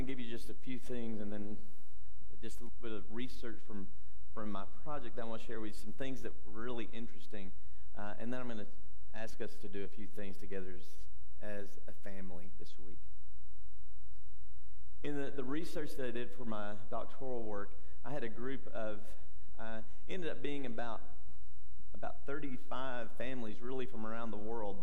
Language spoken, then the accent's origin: English; Texas, United States; growing up in West Texas, I loved the sunrise and I loved the sunsets. I loved to watch storms. I loved to watch the cotton grow.